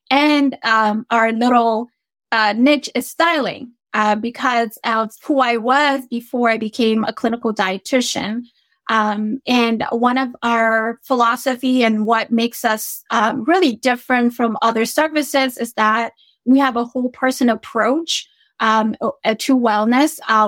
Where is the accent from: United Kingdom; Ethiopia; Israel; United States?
Ethiopia; I am originally from East Africa, Ethiopia.